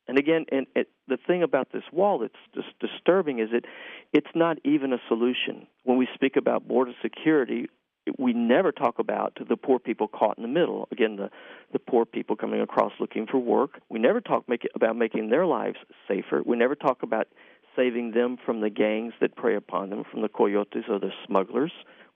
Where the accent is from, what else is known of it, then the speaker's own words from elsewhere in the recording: United States; we want, I should say, since I'm an American, we want our security